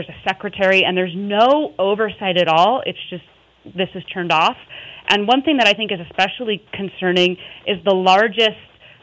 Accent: Billings, Montana, United States; I was born and raised in Billings and, you know, graduated from high school and did everything I could to not be in Billings

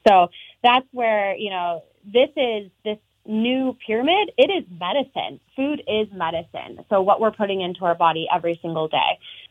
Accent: Midwest, United States; also born or lived in Montana; I grew up in the Midwest before Montana, and so, I grew up rolling in wheat fields.

